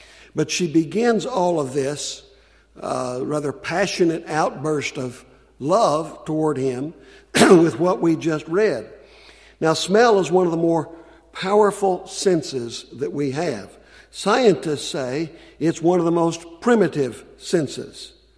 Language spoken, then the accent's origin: English; West Virginia, United States; now in Iowa, United States; And when I first came to Iowa, you know, I'm brand new to this area. I was raised in West Virginia. I didn't know anything about agriculture as it's practiced in this area.